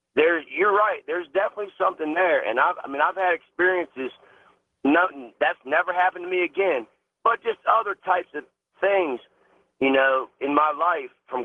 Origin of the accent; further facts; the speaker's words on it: Washington, D.C., United States; also born or lived in Bethesda, Maryland; I grew up in the Washington, D.C. area. I was actually born in Bethesda, Maryland, a stone's throw from, I guess, the Capitol and the White House.